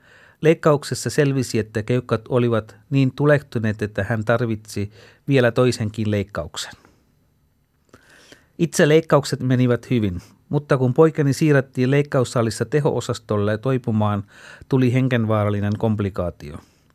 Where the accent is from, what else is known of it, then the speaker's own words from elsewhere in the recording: Sri Lanka; Kotimaassani Sri Lankassakin tilanne on kohentunut paljon